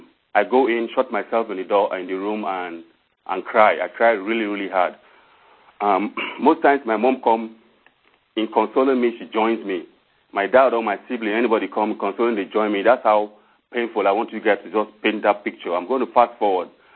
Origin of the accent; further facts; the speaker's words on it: Samaru, Kaduna State, Nigeria; I'm from Nigeria. I was born in a little village called Samaru Village.